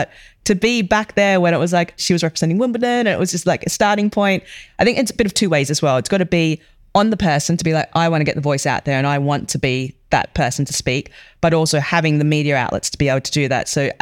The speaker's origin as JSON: {"language": "English", "country": "Australia", "moved": "yes", "said": "having just come over, being an Aussie"}